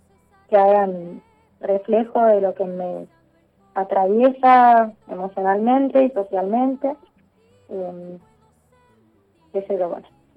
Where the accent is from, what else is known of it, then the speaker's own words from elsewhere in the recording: Coquimbito, Mendoza, Argentina; also born or lived in Godoy Cruz; now in Las Heras, Argentina; Pero he pasado por muchos lugares, en mayormente, nací, crecí en Coquimbito, en Maipú.